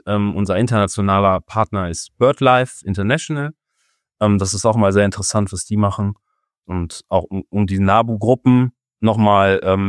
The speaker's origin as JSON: {"language": "German", "town": "Bielefeld", "region": "North Rhine-Westphalia", "country": "Germany", "said": "Ich komme aus Bielefeld"}